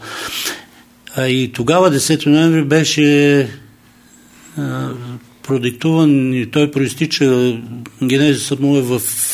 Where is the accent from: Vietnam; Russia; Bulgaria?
Bulgaria; Plovdiv, Plovdiv Province; Аз съм от Пловдив, изначален пловдивчанин. Вярвам на пловдивчани